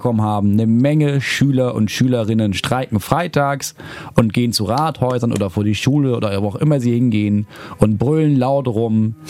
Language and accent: German; Schleswig-Holstein, Germany; Ich komme mal aus Schleswig-Holstein.